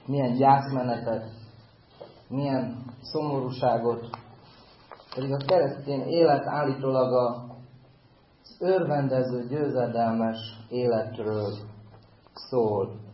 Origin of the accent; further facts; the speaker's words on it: Hungary; én nagy magyar vagyok a szívem mélyén